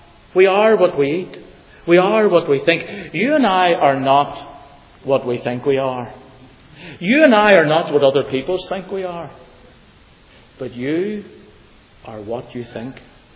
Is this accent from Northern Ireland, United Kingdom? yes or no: yes; Belfast, Northern Ireland, United Kingdom; I grew up in Belfast.